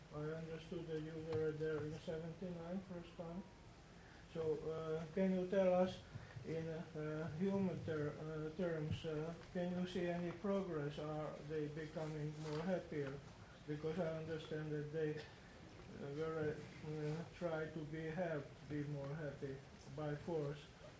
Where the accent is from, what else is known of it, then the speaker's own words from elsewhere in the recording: Czechia; So from Czech, I come from Czech Republic